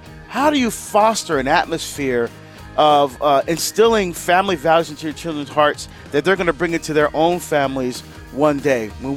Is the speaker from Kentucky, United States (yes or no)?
no; New Jersey, United States; Now, I'm from Jersey, right? We don't plant trees, you know?